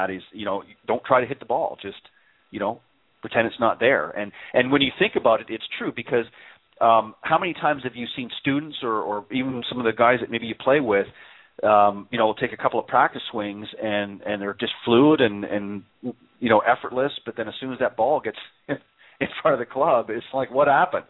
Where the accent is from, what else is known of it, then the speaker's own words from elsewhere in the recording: Canada; but I'm originally from Canada, so obviously most from my neck of the woods.